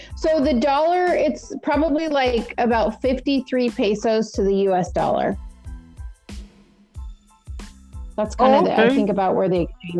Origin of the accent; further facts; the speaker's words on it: United States; So as an American, they just assume money.